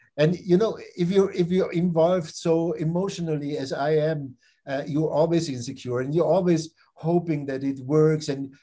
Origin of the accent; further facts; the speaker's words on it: Austria; English is a second language; "Hey, where are you guys from?" And we said, "Yeah, we're from Austria."